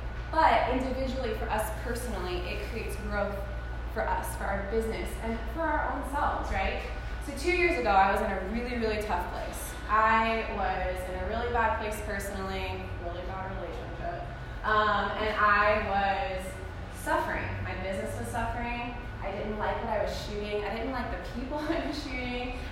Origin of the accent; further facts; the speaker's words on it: Shreveport, Louisiana, United States; this is my hometown, so what better place to foster community than at your roots, right? So here I am in Shreveport, back where I grew up, and just to meet all of you.